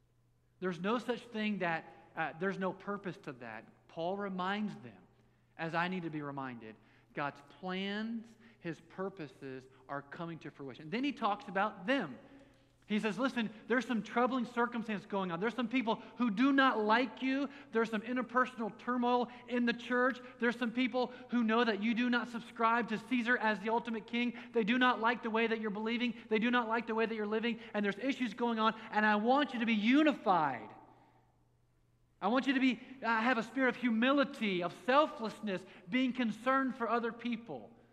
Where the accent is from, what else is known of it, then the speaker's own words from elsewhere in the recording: United States; No, I know one language, which means I'm an American is what I'm called.